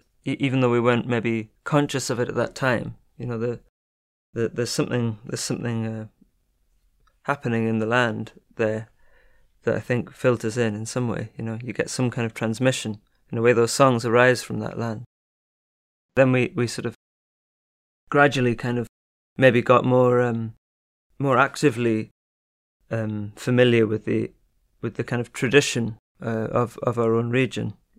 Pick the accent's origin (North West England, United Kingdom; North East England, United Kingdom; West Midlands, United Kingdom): North East England, United Kingdom; more broadly where we're from is like the Borders, you know, even though we're from Northumberland.